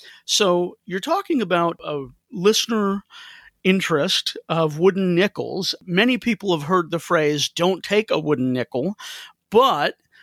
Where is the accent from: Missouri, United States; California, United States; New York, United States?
Missouri, United States; now in Ohio, United States; many from here in Ohio, where I've spent almost 17 years, or from my home state of Missouri.